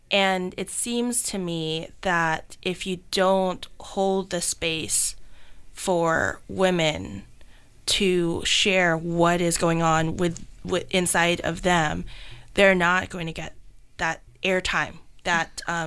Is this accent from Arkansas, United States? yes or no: no; New York, United States; I'm from New York. I do people watching.